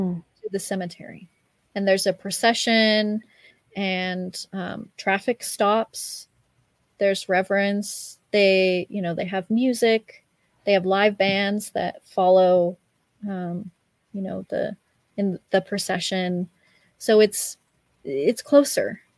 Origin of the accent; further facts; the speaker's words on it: California, United States; now in Mexico; Well, I live in Mexico, so I'm originally from California.